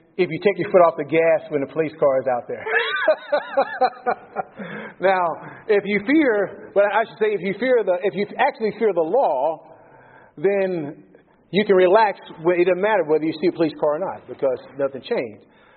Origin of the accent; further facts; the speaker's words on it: United States; I'm from the United States originally